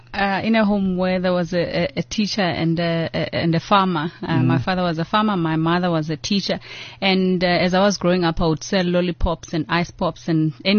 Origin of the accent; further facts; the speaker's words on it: Mthatha, Eastern Cape, South Africa; I come from the Eastern Cape, born and bred in Mthatha. And I'm a sixth child and the last born.